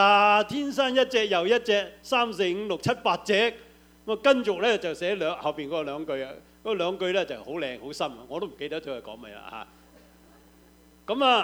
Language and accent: Cantonese; Guangdong, China; 我想起我們廣東人有一個好叻嘅才子